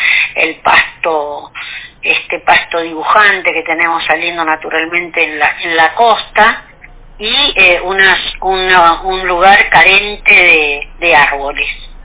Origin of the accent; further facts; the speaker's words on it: Hurlingham, Buenos Aires Province, Argentina; Yo vivía en Hurlingham. Nací en Capital, pero bueno, viví en Hurlingham toda mi juventud, mi adolescencia, me formé ahí